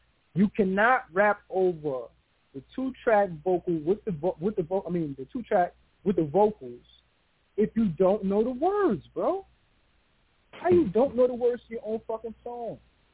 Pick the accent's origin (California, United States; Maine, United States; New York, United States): New York, United States; Queens; I'm from Queens, dog.